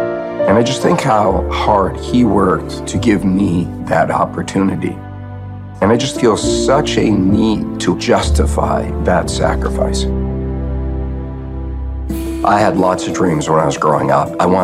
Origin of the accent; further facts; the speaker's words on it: Croatia; I was born in Croatia, which was a communist country when I was there called Yugoslavia.